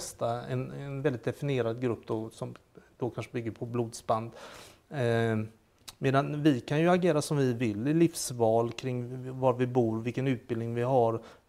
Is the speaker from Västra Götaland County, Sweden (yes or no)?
yes; Gothenburg, Västra Götaland County, Sweden; now in Skåne, Sweden; men jag är göteborgare i skånsk exil.